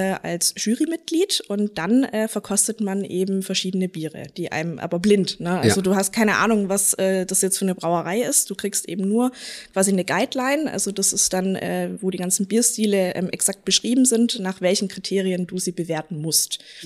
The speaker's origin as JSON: {"language": "German", "town": "Ludwigsburg", "region": "Baden-Württemberg", "country": "Germany", "said": "Also ich bin Ludwigsburgerin, auch wirklich von Herzen, ich liebe es hier einfach."}